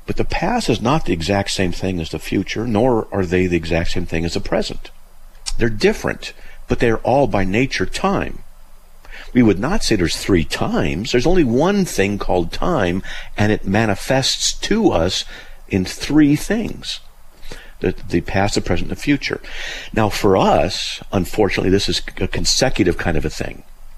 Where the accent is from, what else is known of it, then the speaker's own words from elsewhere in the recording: Cheyenne, Wyoming, United States; born there; Yeah, I was born in Cheyenne, so I was just curious.